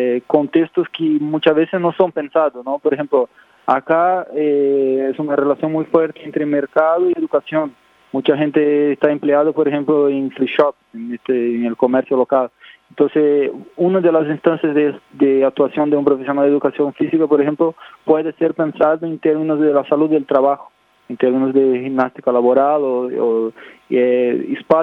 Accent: Brazil; yo vengo de Brasil, vengo de otro contexto

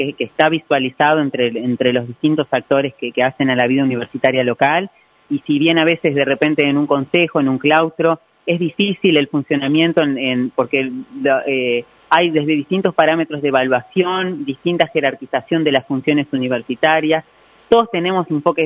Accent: Paysandú, Uruguay; Para los que somos de Paysandú

